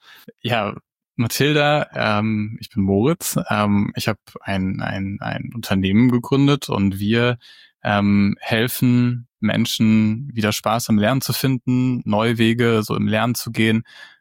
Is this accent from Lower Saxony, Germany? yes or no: no; Mittelbuchen, Hesse, Germany; Ich komme aus einem Dorf, das heißt Mittelbuchen, zum Speckgürtel von Frankfurt, also zwischen Hanau und Frankfurt.